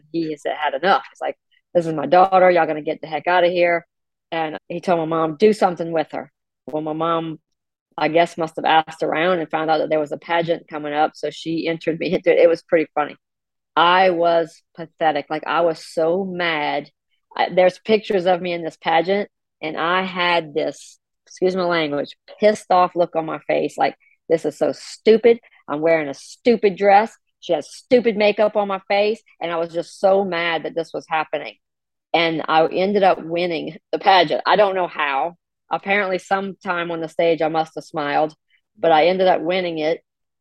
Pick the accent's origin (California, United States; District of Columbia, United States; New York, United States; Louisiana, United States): Louisiana, United States; I'm a Cajun who likes crawfish.